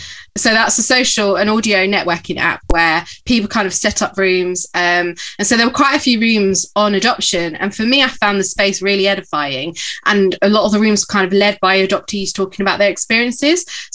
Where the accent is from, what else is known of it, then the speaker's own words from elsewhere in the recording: London, United Kingdom; also born or lived in Milton Keynes; now in Sheffield, United Kingdom; I'm actually from London, moved to Milton Keynes, been in Sheffield 11 years. So technically I'm a Sheffielder. This is my home.